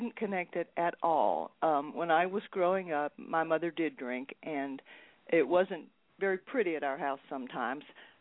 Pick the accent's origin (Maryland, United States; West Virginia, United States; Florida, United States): West Virginia, United States; just a lot of things reminded me of my hometown, which was in West Virginia.